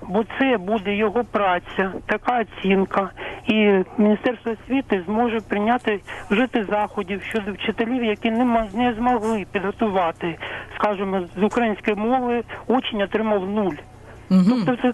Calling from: Kharkiv, Kharkiv Oblast, Ukraine

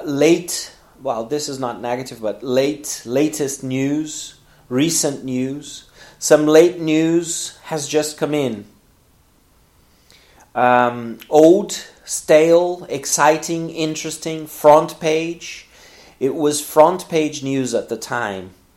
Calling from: Porto Alegre, Rio Grande do Sul, Brazil; English is a second language

